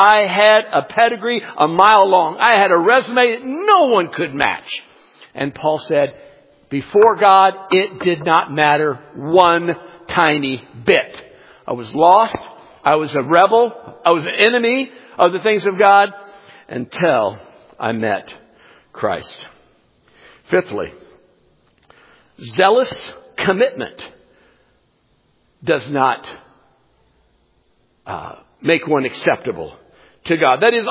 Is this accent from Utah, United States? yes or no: no; Kansas City, Missouri, United States; I love Kansas City. I was born and raised in Kansas City. I was 3 months old, right, and lived here in Hickman Mills when the tornado came through in 57